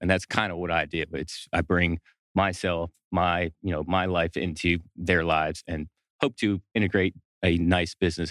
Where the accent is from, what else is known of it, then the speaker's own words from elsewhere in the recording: Alfred, United States; I'm from Alfred. I grew up here. I went to the Milton High School that they just tore down.